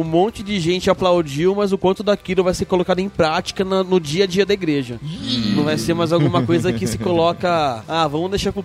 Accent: Rio Grande do Sul, Brazil; Sou gaúcho.

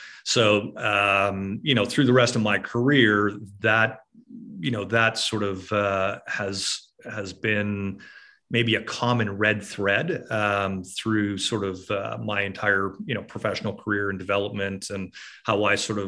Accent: Canada; As a Canadian, of course, you pretty much have to play hockey to get a passport.

